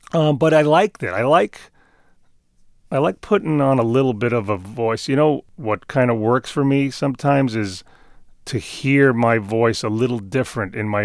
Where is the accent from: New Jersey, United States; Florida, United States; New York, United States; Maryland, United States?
New York, United States; Queens; accent: New York; All my buddies, you know, we grew up in Queens, and I still see them to this day.